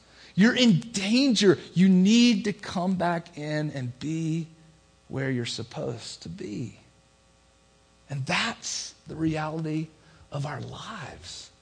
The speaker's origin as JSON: {"language": "English", "region": "North Carolina", "country": "United States", "tie": "born or raised there", "said": "I grew up in North Carolina, a couple hours from the beach."}